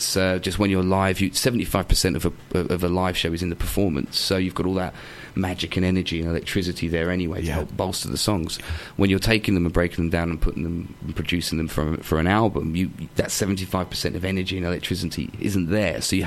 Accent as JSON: {"language": "English", "town": "Chelmsford", "region": "East of England", "country": "United Kingdom", "said": "And although I'm from Chelmsford and from this area originally, and I love it, and you know, I always come back to it."}